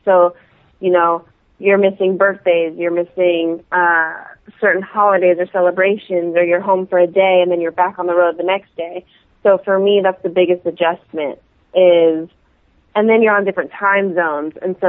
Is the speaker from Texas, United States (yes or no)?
no; California, United States; WrestleMania 31 is in the Bay Area, where I'm from.